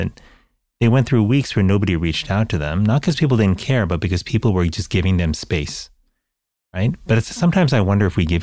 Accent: United States; I look at the culture that I grew up in the United States, which I think is similar to many, you know, cultures in the modern world

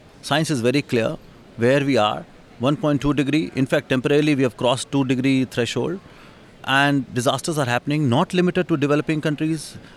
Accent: India; I come from India.

